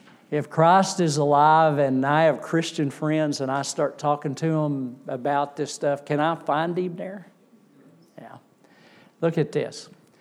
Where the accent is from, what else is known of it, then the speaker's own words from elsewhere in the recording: Bible Belt, United States; We grew up in America, we grew up in the Bible Belt, well, we didn't know about this stuff. I wasn't raised in church.